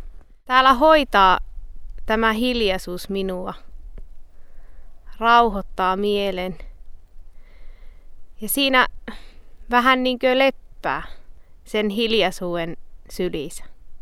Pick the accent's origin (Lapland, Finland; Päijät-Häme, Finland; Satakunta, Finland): Lapland, Finland; Minun kotipaikka sijaitsee Kemijoen varressa, joen törmällä, täällä mäen päällä, Kivalovaaran ja Kaihuanvaaran keskellä. Täällä on mettää ja peltoja, ja niiden peltojen keskellä on meidän koti.